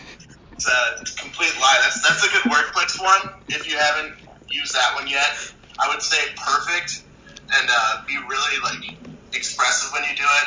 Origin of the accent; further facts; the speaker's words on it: Minnesota, United States; I think you can describe me as a true blue Minnesotan. Born and raised, I've lived within 15 miles of my parents' house my whole life.